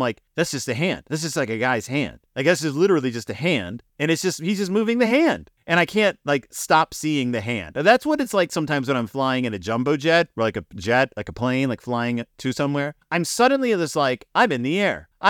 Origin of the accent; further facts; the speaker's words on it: Spring, Texas, United States; Fun fact, I'm from Spring, Texas, which is not a city. It is a census-designated area just north of the city of Houston.